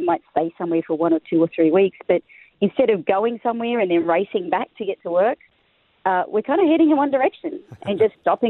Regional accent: Australia; now in United States; if you can't tell from the accent, Robin, somebody might be wondering, I'm Australian, but I've been living in the U.S. for 10 years.

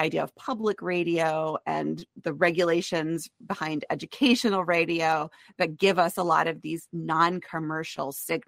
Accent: Vermont, United States; I'm from Vermont

